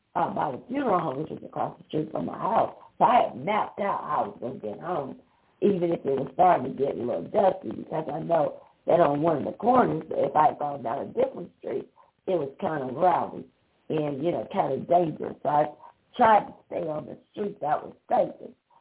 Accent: the South, United States; Again, like I grew up in the South, you got to be home before the street lights come on.

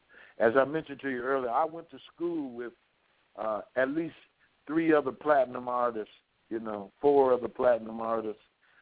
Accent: Detroit, Michigan, United States; I come from what they call the rough part of Detroit. After we moved out of Hamtramck, I lived on East Davison Avenue.

